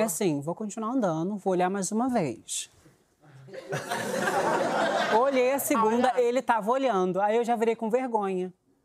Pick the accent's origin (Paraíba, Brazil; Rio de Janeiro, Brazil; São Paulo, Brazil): Rio de Janeiro, Brazil; São Gonçalo; E eu tava em São Gonçalo, porque sou de São Gonçalo. São Gonçalo pro mundo.